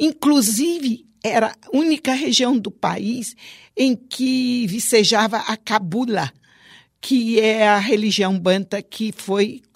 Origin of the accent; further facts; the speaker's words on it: Conceição da Barra, Espírito Santo, Brazil; Eu cresci em Conceição da Barra, ouvindo tambores de cabula, porque ela resistiu à cabula naquela região. A minha cidade era isolada do resto do estado.